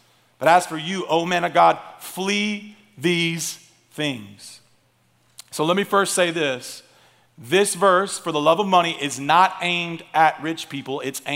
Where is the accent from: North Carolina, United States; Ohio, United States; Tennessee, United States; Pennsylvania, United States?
Tennessee, United States; I'm from Tennessee.